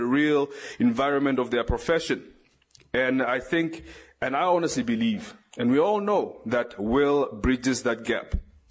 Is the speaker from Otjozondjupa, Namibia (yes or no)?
yes; Okahandja, Otjozondjupa, Namibia; I came from Okahanja, specifically from Fayfran Camp, at a place many know as a dusty, but I think it's quite a humble place that's full of hardworking people